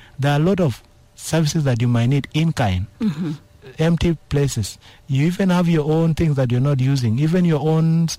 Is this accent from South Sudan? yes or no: yes; South Sudan; English is a second language; With all the 36 million livestock that we have in South Sudan, still we're importing cows from Uganda to come and slaughter and eat in Juba.